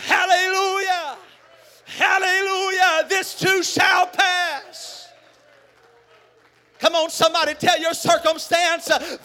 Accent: Texas, United States; I was raised in Southeast Texas.

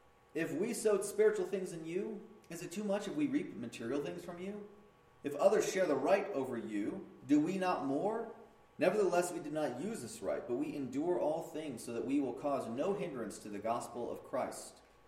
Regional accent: United States; where I'm an American. I've got these rights.

